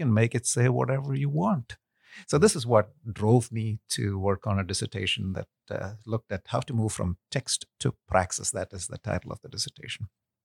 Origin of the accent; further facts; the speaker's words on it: India; moved away as an adult; also born or lived in Kuwait; now in United States; I'm ethnically Indian, but I was actually born in Kuwait, where my father was working. And when he retired, we moved back to India, lived there for about 10-something years, came to the U.S. for school